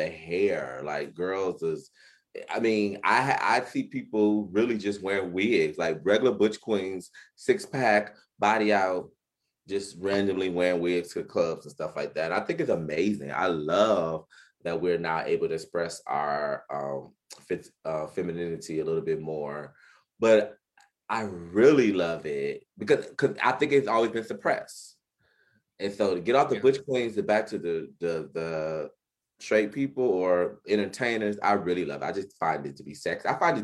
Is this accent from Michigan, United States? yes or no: yes; Detroit, Michigan, United States; We grew up in Detroit.